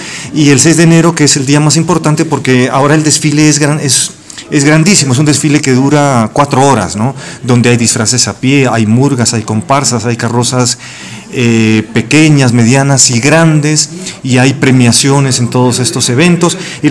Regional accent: Pasto, Nariño, Colombia; La ciudad de Pasto, al sur de Colombia, de donde yo soy oriundo, es una ciudad que se caracteriza por, entre otras cosas, por sus artesanías.

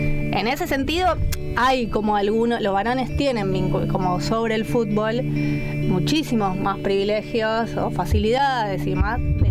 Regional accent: Monte Grande, Buenos Aires Province, Argentina; Había en el barrio, yo soy de Monte Grande, y en la ciudad había un montón de clubes para jugar al fútbol para varones.

